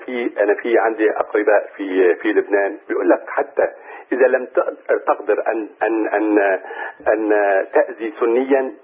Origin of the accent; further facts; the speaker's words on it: Hama, Hama Governorate, Syria; كنت انا يعني من اهل حماه